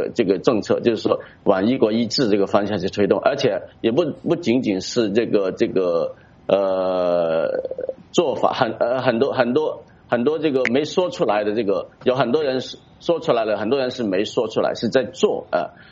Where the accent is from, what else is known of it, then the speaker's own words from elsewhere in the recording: Hong Kong; 所以我们香港人更加要警惕。